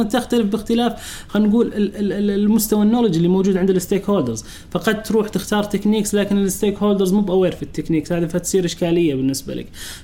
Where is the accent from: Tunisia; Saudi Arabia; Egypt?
Saudi Arabia; محللين الاعمال عندنا في السعوديه غالبا مرتبطين بالمشاريع التقنيه بشكل كبير